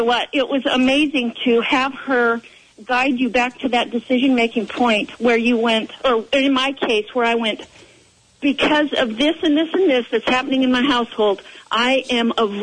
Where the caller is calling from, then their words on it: Fall City, Washington, United States; I'm in Falls City right now.